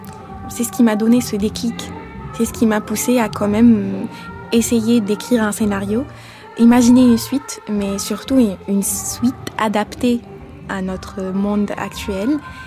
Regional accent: Annaba, Annaba Province, Algeria; j'ai 24 ans. Je viens d'Annaba, c'est une ville côtière en Algérie.

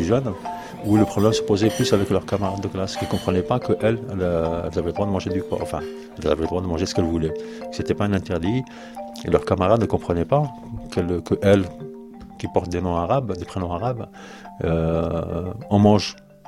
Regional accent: Algeria; now in Paris, France; je suis algérien et je vis à Paris depuis un peu plus de 20 ans. Je n'ai pas grandi dans un milieu pratiquant quand j'étais jeune, hein, mais dans la tradition musulmane quand même

